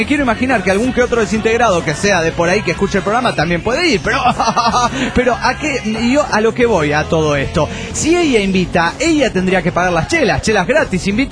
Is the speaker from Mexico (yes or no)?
yes; Monterrey, Nuevo León, Mexico; de Monterrey, Nuevo León, México.